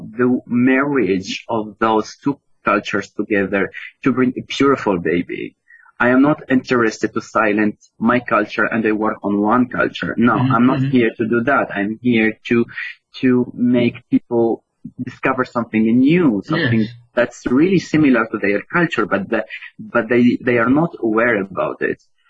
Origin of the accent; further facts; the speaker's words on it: Tunisia; now in Malta; I am from Tunisia, but I live in Malta